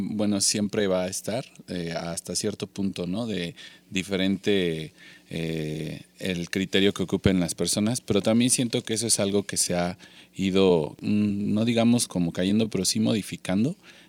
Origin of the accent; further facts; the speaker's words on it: Mexico City, Mexico; nosotros somos chilangos